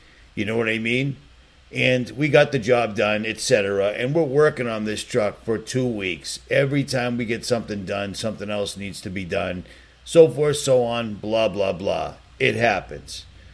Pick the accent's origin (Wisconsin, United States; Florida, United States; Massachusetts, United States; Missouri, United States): Massachusetts, United States; Boston; Now, I'm from Boston, man. We don't have tornadoes, we have hurricanes.